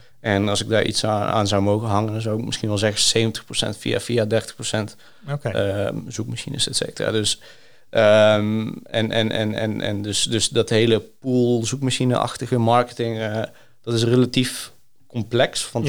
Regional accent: Greece; Dutch is a second language; moved away; ik ben dus geboren opgegroeid in Griekenland.

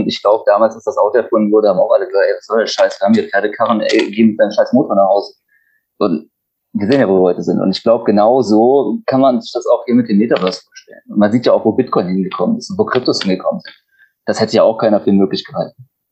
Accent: Cologne, North Rhine-Westphalia, Germany; ich komme ja aus Köln

